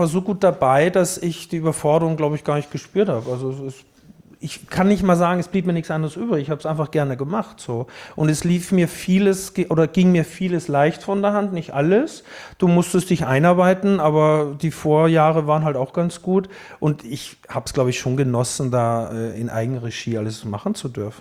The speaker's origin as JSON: {"language": "German", "region": "Styria", "country": "Austria", "said": "Die Ennstal, ja. So mein Heimatschiff quasi, ne? Ich komme ja aus dem Ennstal."}